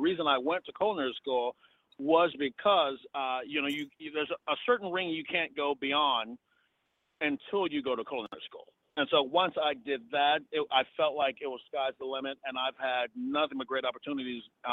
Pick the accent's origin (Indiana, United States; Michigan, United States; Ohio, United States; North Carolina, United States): Indiana, United States; Indianapolis; I never thought that, you know, growing up in Indianapolis, that I would have the life that I have.